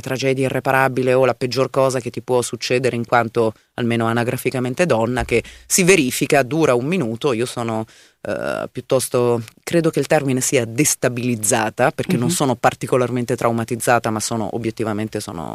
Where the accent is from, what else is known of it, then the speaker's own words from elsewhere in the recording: Milan, Lombardy, Italy; Io sono nata e cresciuta a Milano, sono passata da quelle parti migliaia di volte